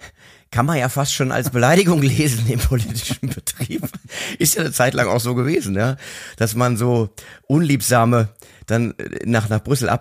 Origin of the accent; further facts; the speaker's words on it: Mainz, Rhineland-Palatinate, Germany; wie man bei uns in Mainz sagt